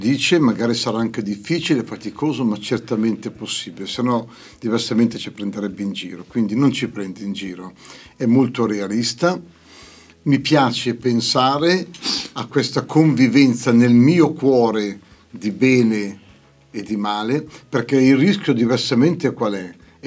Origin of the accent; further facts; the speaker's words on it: Appiano Gentile, Lombardy, Italy; Io sono di Appiano, mio papà aveva una grande devozione al crocifisso di Como. Poi sono andato a Tradate